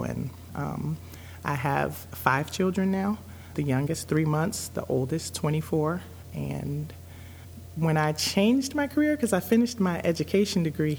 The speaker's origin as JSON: {"language": "English", "town": "Chicago", "region": "Illinois", "country": "United States", "tie": "born or raised there", "moved": "as an adult", "lives_now": "Minnesota, United States", "said": "I am originally from Chicago. I grew up in Chicago, Illinois. My mom grew up in Chicago as well. I moved here to Minnesota in 1997. So I did all of my high school and some college in Chicago."}